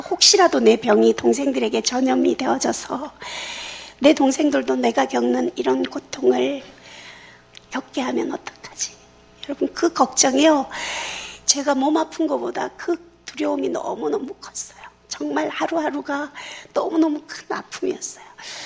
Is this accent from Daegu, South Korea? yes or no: yes; Daegu, South Korea; 제가 고향이 대구인데